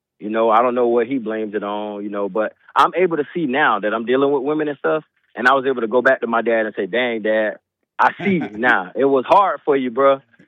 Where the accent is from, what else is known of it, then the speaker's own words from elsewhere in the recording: Sanford, United States; I'm 34, so I was raised different. I had one of them old school grandmas. I'm from Sanford.